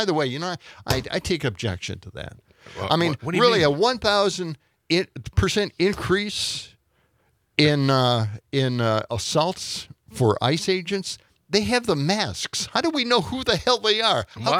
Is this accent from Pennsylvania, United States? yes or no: no; Middleton, Wisconsin, United States; And this is the interesting thing about it. This happened in Middleton, my hometown